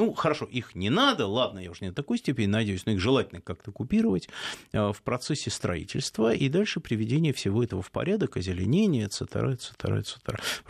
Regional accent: Moscow, Russia; А может подумать, что я в детстве в Москве, на Кутузовском в очередях за продуктами не стоял.

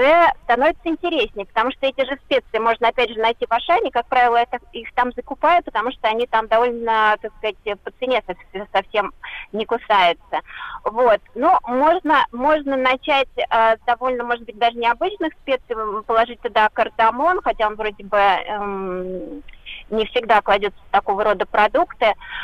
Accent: Moscow, Russia; хоть я из Москвы. Дело в том, что у меня папа, он из Шри-Ланки.

